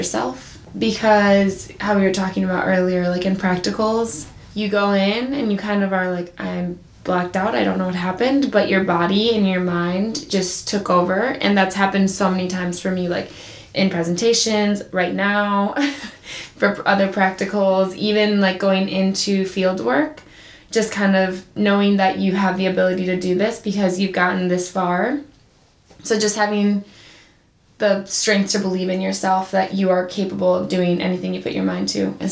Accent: Chicago, Illinois, United States; especially like I'm from Chicago, so there's a lot of homeless people there and in LA too.

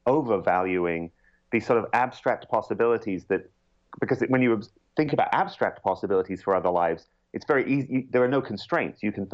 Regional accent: United Kingdom; I'm British, so maybe it's not surprising that for me the primary image of this is teeth

